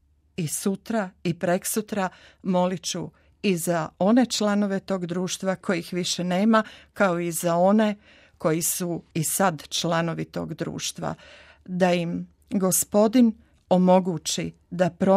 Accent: Zagreb, City of Zagreb, Croatia; liječnica sam, dolazim iz Zagreba i pripadam župi Svete obitelji.

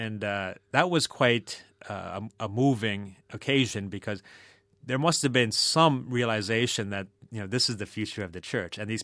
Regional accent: Midwest, United States; I was kind of down on New York City, being a Midwesterner, and I never thought I would actually live there.

